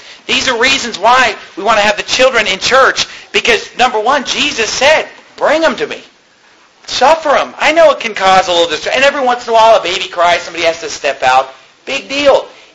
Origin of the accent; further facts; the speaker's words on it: Sacramento, California, United States; that I grew up with, okay, in Sacramento, California, 90-some percent of the kids and teens that I grew up with in Sacramento, California